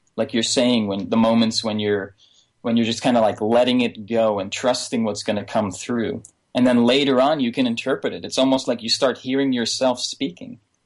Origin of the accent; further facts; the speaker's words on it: Netherlands; I'm from the Netherlands, by the way. So I was living back in Amsterdam in an anti-squat